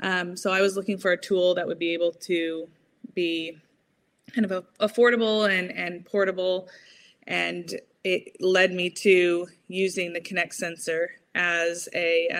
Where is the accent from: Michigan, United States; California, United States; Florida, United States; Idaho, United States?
California, United States; moved away as an adult; now in Oxford, United Kingdom; I'm currently in Oxford, United Kingdom, but as I was saying earlier, as you can tell from my accent, didn't grow up here. I grew up in California.